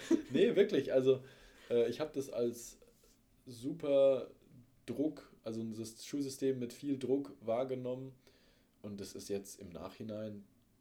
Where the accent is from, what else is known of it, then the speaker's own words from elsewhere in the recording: Bavaria, Germany; Also da, wo ich herkomme.